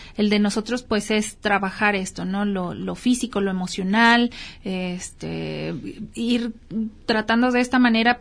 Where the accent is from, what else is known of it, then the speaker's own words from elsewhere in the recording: Mexico; como buen mexicano.